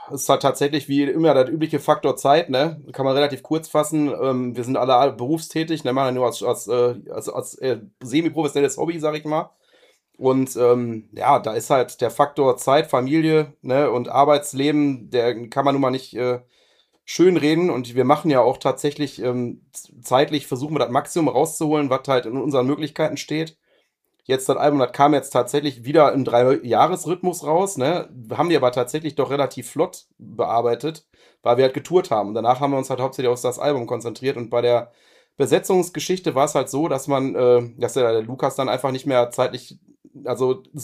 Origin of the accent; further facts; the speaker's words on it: Duisburg, North Rhine-Westphalia, Germany; ich wohne tatsächlich jetzt mittlerweile genau an der Grenze zu Duisburg. Ich bin gebürtiger gebürtiger Duisburger und habe da auch jahrelanges meines Lebens gewohnt.